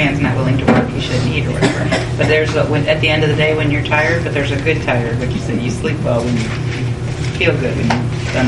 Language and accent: English; Illinois, United States; Okay, I'm from Illinois. Abraham Lincoln is from there.